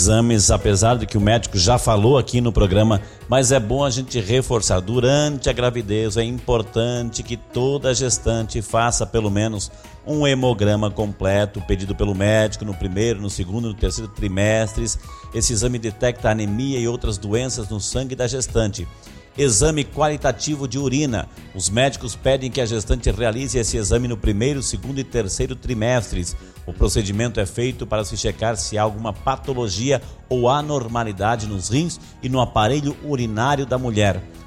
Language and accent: Portuguese; São Bernardo do Campo, São Paulo, Brazil; sou de São Bernardo do Campo, São Paulo.